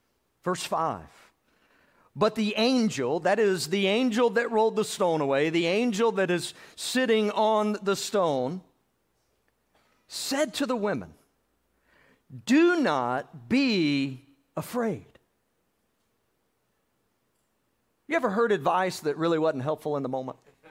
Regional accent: Georgia, United States; I grew up in South Georgia, the redneck capital of the world. I grew up hunting, grew up fishing. And South Georgia blends into North Florida.

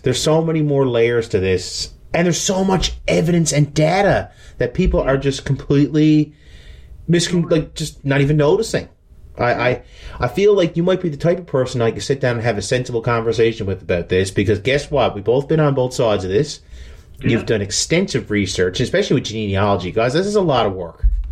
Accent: Newfoundland and Labrador, Canada; I'm from Newfoundland.

